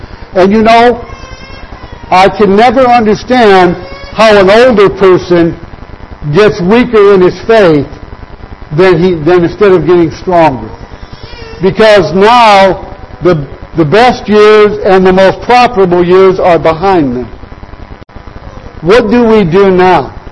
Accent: Indiana, United States; I can remember when I grew up in the local church that I grew up with in northern Indiana

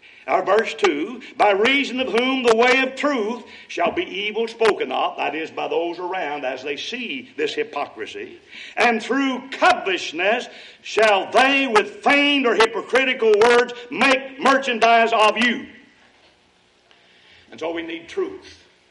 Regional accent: Kentucky, United States; You see, when I was growing up in Kentucky, lye was about the strongest thing we had that you'd make with the soap.

